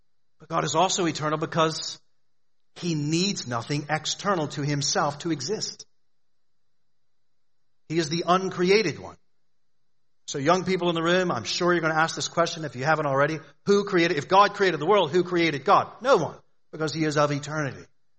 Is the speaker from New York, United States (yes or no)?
no; Florida, United States; I grew up in Florida. I remember learning about Ponce de Leon